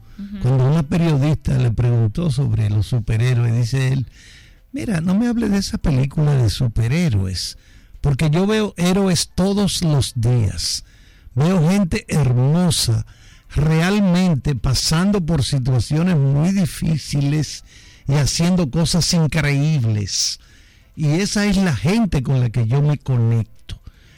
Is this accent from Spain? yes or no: no; Mexico; Pero como soy mexicano